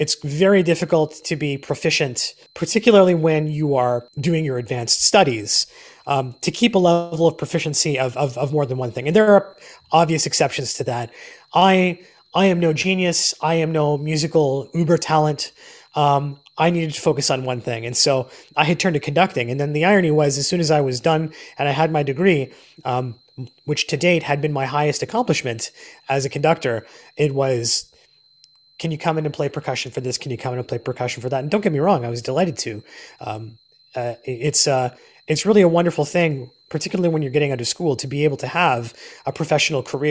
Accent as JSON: {"language": "English", "town": "Waterloo", "region": "Ontario", "country": "Canada", "tie": "born or raised there", "also_born_or_lived": "Kitchener", "said": "I was born in Kitchener. I lived in Waterloo for most of my life, up to the point where I moved out west to British Columbia."}